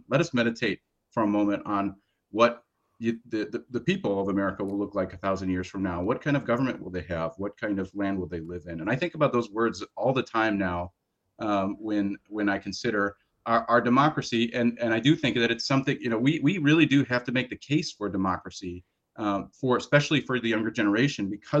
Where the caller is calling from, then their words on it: Madison, Wisconsin, United States; I'm calling in from the Madison area.